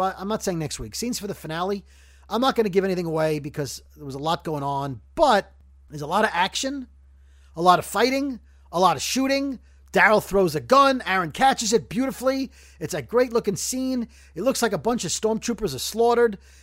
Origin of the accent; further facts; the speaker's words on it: Brooklyn, New York, United States; But growing up in Brooklyn, it meant like, oh, a cousine was like a Guido.